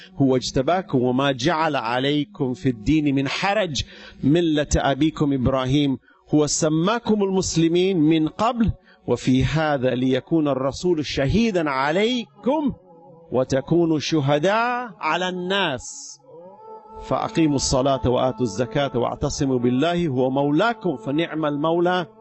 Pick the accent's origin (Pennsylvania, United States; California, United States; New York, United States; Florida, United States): New York, United States; New York City; also born or lived in Africa; "Allah, I grew up in New York. You moved me from Africa to America to New York.